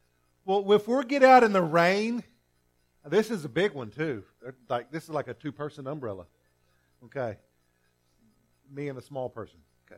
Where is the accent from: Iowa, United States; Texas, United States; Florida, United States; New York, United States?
Texas, United States; Fort Stockton; I grew up out in Fort Stockton, Texas, out in West Texas. It didn't rain very often.